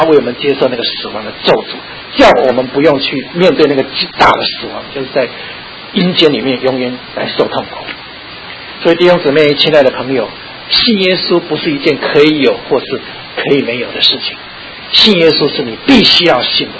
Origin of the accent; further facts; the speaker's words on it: Taiwan; 我们台湾人哈很迷信，我觉得有一件事就是有点妙的。